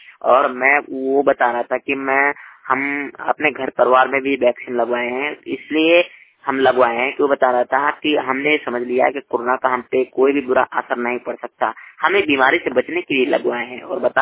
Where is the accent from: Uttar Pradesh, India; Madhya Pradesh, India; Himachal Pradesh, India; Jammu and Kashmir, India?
Uttar Pradesh, India; Jamu; Reporter जिला बांदा उत्तर प्रदेश से। श्रोताओं मैं बता दूं कि हमारे गांव जामू के साइड एक बिलगवा गांव पड़ता है